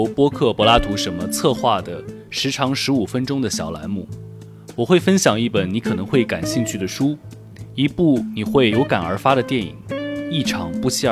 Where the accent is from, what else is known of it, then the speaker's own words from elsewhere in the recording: China; 我们中国人